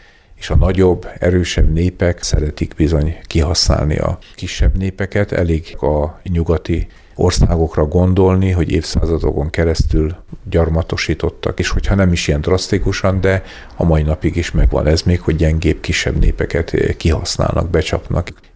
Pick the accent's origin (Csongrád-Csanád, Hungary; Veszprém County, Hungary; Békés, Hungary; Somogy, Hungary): Békés, Hungary; Én Békés megyéből származok